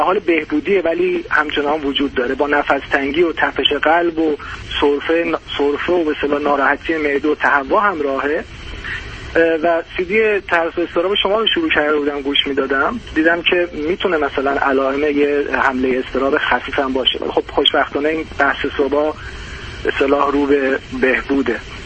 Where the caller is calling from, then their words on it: Germany; از اروپا دکتر، از آلمان هستم